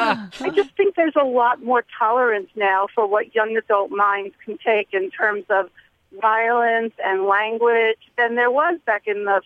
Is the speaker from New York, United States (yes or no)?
yes; New York, United States; I grew up in New York, and I am in my mid-60s